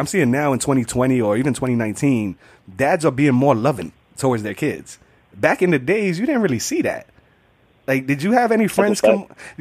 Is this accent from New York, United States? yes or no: yes; Bronx, New York, United States; now in Staten Island, United States; I was born and raised in the Bronx, the hood. And I got married and moved to Staten Island, you know, the total opposite, right?